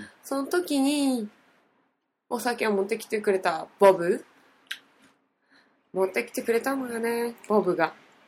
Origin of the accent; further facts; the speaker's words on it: Niigata, Japan; 別に、新潟出身なんですけども